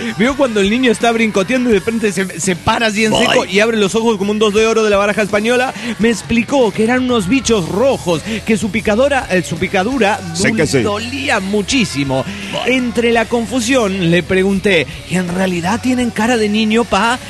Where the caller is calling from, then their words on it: Cali, Valle del Cauca, Colombia; de Cali, Colombia.